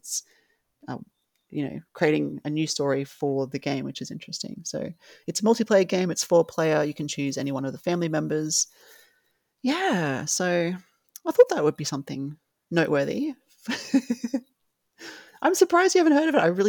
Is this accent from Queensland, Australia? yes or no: yes; Brisbane, Queensland, Australia; It's actually made in Brisbane, my hometown. So it's made right where I live and set where I live as well.